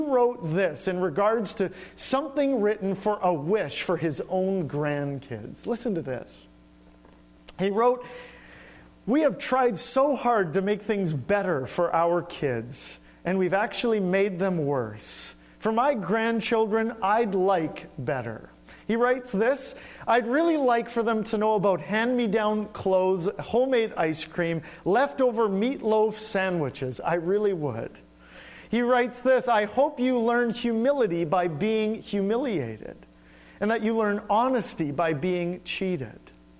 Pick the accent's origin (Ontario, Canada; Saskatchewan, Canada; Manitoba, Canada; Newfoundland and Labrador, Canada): Manitoba, Canada; I'll never forget growing up in Manitoba